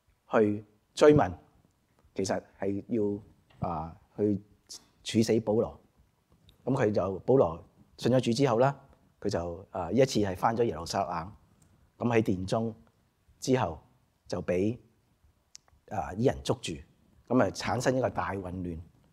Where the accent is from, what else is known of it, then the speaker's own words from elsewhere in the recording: China; 即系等于我哋中国人一样系嘛？我系中国人系嘛？